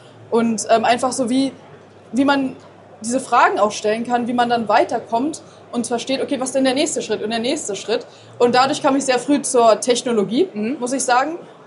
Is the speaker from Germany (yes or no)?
yes; Berlin, Germany; ein Funkkontakt mit der TU Berlin, mhm, in meiner Heimatstadt.